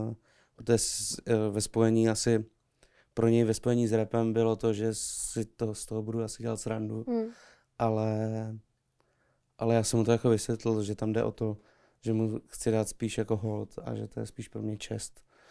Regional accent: Třebíč, Vysočina Region, Czechia; protože pocházím od Třebíče

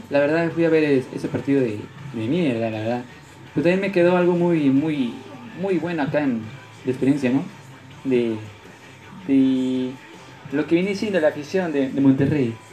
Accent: Mendoza, Argentina; De allá de Mendoza, Argentina.

